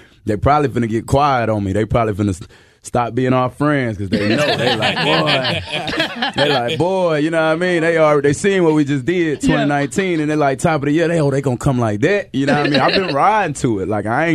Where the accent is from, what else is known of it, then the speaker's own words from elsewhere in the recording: Charlotte, North Carolina, United States; Just like how I'm from Charlotte going to the Grammys.